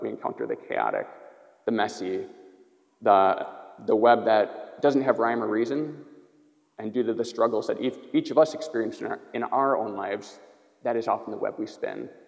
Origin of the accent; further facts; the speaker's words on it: Greendale, Wisconsin, United States; I grew up around Milwaukee, Greendale, which is a suburb of Milwaukee.